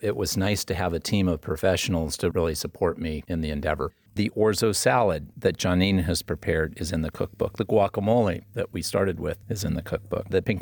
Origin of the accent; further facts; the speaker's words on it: Arroyo Grande, California, United States; also born or lived in Berkeley; Born and raised in Arroyo Grande. I went away to college up in Berkeley for 5 years, came back here.